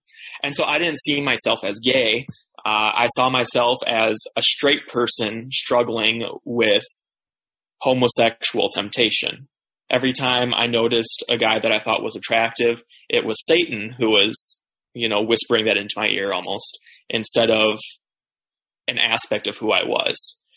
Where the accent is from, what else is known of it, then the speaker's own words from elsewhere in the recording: Brookfield, Wisconsin, United States; my parents moved out to Wisconsin, where I was born in the Brookfield, Milwaukee area. That's where I grew up.